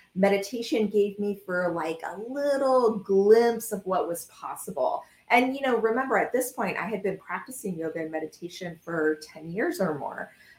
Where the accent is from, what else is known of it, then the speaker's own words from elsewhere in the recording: Houston, Texas, United States; I'm from Houston. I miss the sunshine. I miss the ease of life. I miss the connection of people. And so I moved back to Houston.